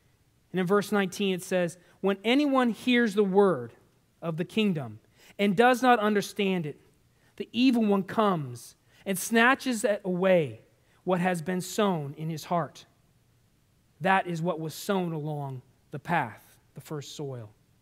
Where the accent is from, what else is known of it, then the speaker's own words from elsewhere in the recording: San Diego, California, United States; Use the tiller all the time growing up in San Diego because the land there is hard.